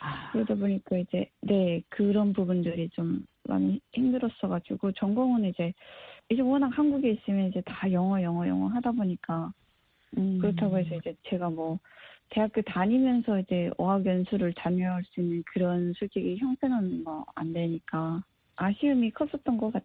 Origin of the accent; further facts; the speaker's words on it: North Korea; now in South Korea; 왜냐면 저희는 아직까지도 이제 그 북한에서 온 그게 이제 다 적응은 했다라고 하는데